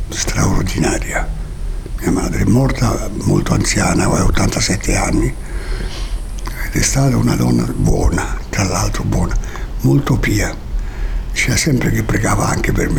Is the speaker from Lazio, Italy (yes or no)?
yes; Rome, Lazio, Italy; Diciamo che io sono nato a Roma, sono cresciuto a Roma e sono figlio di un sardo e di una toscana.